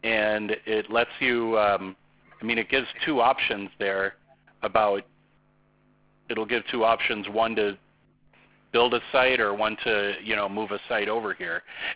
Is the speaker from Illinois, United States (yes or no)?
yes; Chicago, Illinois, United States; I know. I'm from Chicago. It's a Chicago thing. I talk quickly.